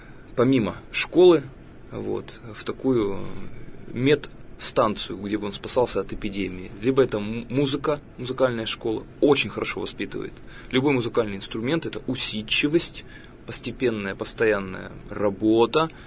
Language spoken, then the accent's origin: Russian; Russia; born there; я родился в России, в русскоязычной семье